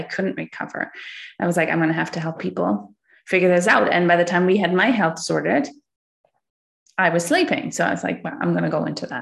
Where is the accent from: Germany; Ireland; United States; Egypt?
Germany; moved away as an adult; now in Canada; I'm originally from Germany, and then my husband and I and our son, we moved to Canada 3 years ago because my husband's from here.